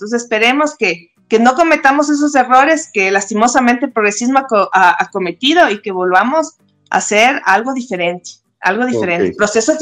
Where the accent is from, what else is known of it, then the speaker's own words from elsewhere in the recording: Ecuador; esperemos que nuestro Ecuador recapacite y esperemos que realmente podamos politizar este país